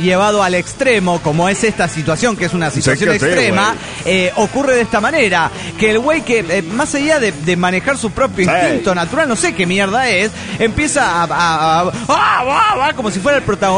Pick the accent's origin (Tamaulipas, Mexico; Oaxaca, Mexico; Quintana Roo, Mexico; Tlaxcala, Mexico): Tlaxcala, Mexico; Soy de Tlaxcala, México.